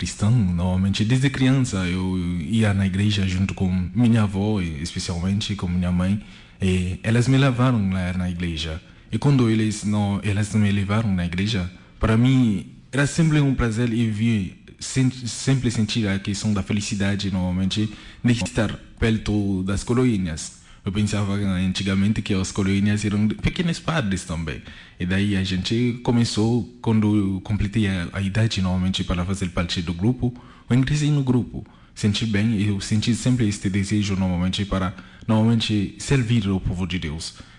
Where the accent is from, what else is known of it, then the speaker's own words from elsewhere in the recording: Haiti; Portuguese is a second language; now in Brazil; Do Haiti. Sou natural do Haiti, eu venho aqui no Brasil mesmo para estudar e depois volto no Haiti.